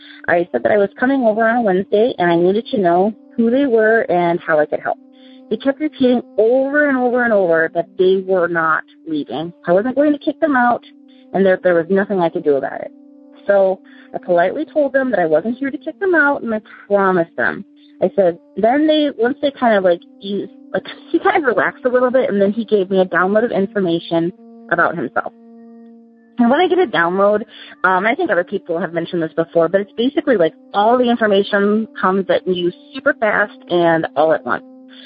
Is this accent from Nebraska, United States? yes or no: no; Sioux Falls, South Dakota, United States; I am from Sioux Falls, South Dakota.